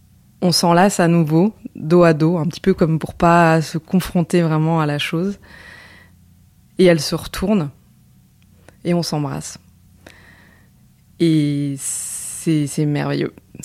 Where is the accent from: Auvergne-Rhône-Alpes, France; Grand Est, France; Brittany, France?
Auvergne-Rhône-Alpes, France; j'ai 39 ans, j'habite dans la région parisienne et je viens de la région de Lyon.